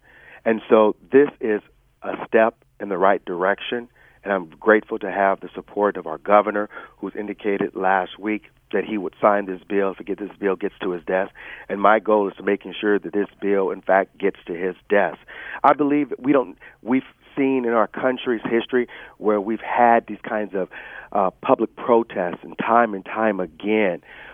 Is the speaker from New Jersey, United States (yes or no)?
no; Watts, California, United States; born there; First of all, I was born in Watts, and I lived through the civil unrest that took place in 1992